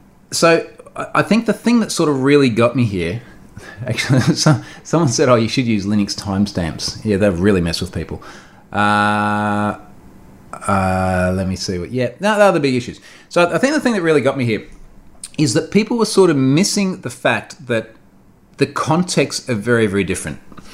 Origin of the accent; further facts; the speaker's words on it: Australia; As you know, I am Australian, and Australia is a very British-orientated country